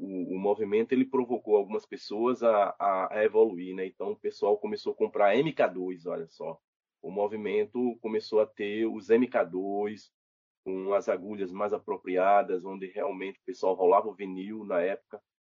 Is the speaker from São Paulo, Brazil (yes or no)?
no; Maceió, Alagoas, Brazil; born there; Eu nasci na Zona Sul de Maceió, certo? Sou filho de um militar branco e de uma mulher negra que gostava muito de samba de raiz.